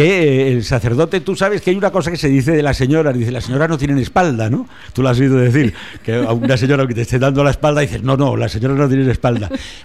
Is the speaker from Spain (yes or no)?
yes; Madrid, Community of Madrid, Spain; eso lo he vivido yo de pequeño en Madrid, yo soy madrileño y vivo ahí 40 años